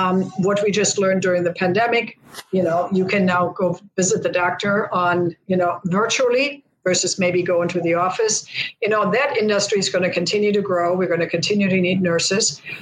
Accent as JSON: {"language": "English", "country": "Germany", "tie": "born or raised there", "moved": "yes", "lives_now": "Michigan, United States", "said": "I grew up in West Germany then, and there was no Germany when I was growing up. And I grew up literally within spitting distance of the Rhine River"}